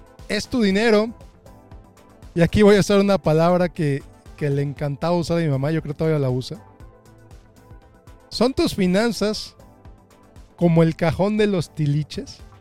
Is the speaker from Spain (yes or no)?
no; Mexico; Yo crecí en México y es una frase que mi mamá usaba mucho, los tiliches.